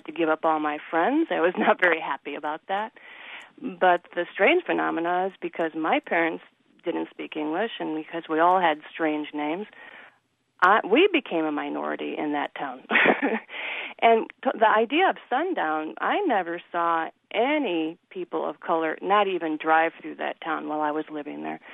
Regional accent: East Chicago, Indiana, United States; I grew up in northwestern Indiana, which is called the region if you're from Indiana. Mm-hmm. And I was born in East Chicago, which is not part of Illinois.

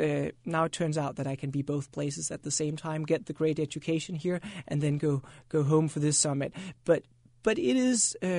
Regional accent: Copenhagen, Capital Region, Denmark; now in Illinois, United States; I'm from Copenhagen originally. So that's sort of my ties between Illinois and Denmark.

